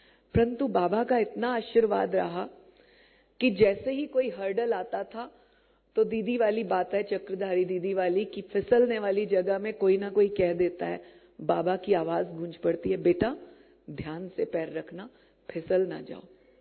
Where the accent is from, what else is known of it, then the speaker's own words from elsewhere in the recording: Faridabad, Haryana, India; और मैं फरीदाबाद से आती हूँ